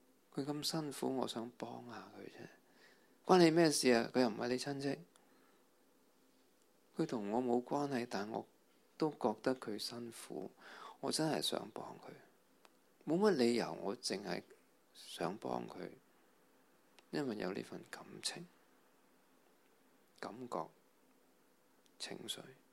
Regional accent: China; 我哋中国人讲情绪是忽学而能

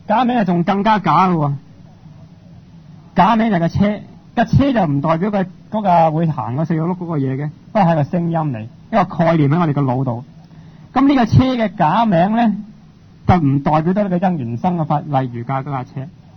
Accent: Guangdong, China; 我哋广东人用咩做文字啊？用广东话啦。

